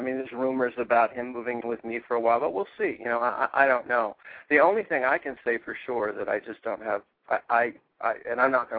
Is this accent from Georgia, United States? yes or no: no; California, United States; It reminds me of growing up in California and watching shows like Bowling for Dollars